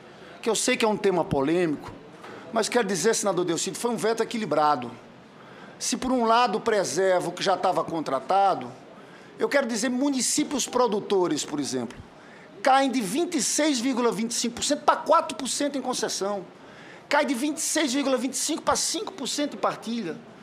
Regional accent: Brazil; Porque todos nós somos brasileiros, olhamos esse país como um todo

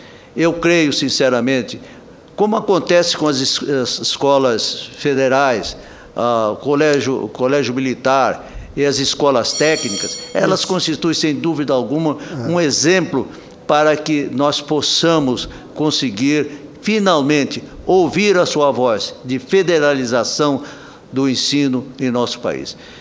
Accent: Campo Grande, Mato Grosso do Sul, Brazil; Quando ainda na minha terra, Campo Grande, eu acionava a TV Senado e ouvia os seus pronunciamentos

